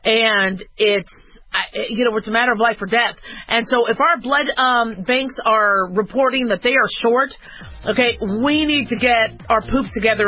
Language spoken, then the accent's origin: English; Phoenix, Arizona, United States; I remember growing up in Phoenix, city shut down by 11 o'clock.